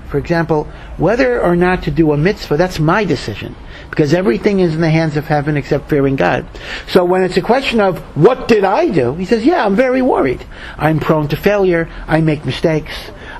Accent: United States; as an American, you know, my netiya would be, you know, optimism, you know.

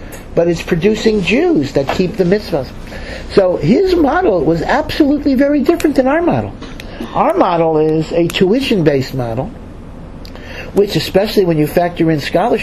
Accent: Hartford, Connecticut, United States; I grew up in Hartford, Connecticut, right?

